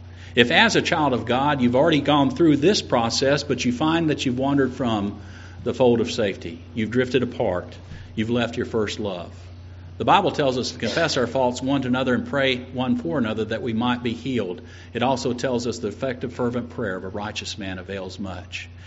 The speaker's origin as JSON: {"language": "English", "region": "Florida", "country": "United States", "tie": "born or raised there", "said": "Just wouldn't have happened when I was growing up in Florida in the 70s."}